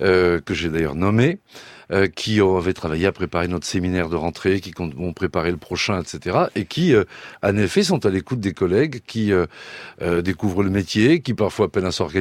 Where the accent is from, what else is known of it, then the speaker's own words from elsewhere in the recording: Brittany, France; Moi, je viens du Finistère intérieur, très rural. Il y a des petites communes.